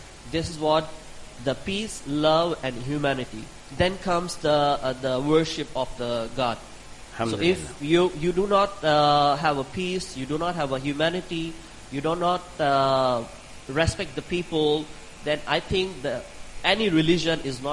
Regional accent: Pakistan; English is a second language; I'm from Pakistan.

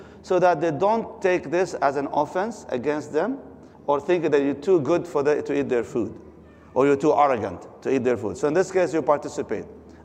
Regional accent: Kuwait; I grew up in Kuwait, and I've seen it

